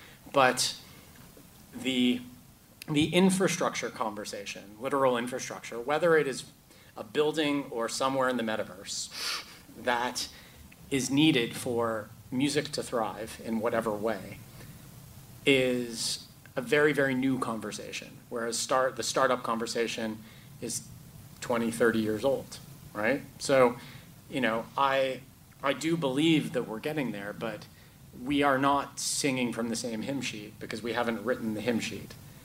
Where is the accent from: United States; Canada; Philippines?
Canada; now in United Kingdom; I'm not American. I'm Canadian, and I live in the UK.